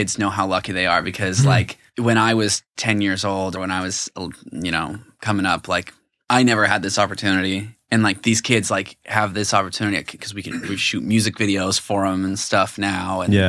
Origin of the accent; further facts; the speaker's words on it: California, United States; moved away as an adult; now in Nashville, United States; I'm originally from California, moved to Nashville like 7 years ago